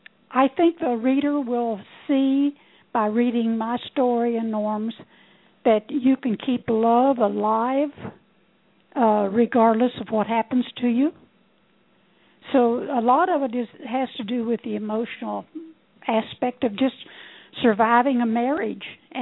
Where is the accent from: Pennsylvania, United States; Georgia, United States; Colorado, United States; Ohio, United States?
Ohio, United States; Then I took a trip back to my hometown in Ohio.